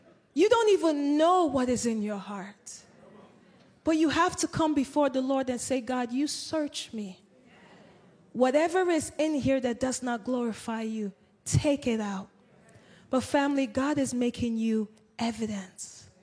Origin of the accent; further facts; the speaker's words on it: Nigeria; I'm Nigerian, right? I grew up in a Nigerian household.